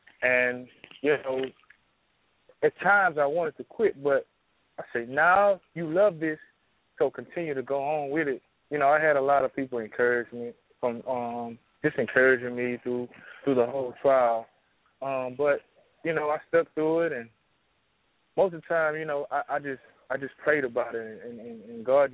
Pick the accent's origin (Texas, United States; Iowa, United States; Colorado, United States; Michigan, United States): Texas, United States; Houston; I'm originally from Houston, Texas. I'm the oldest of two.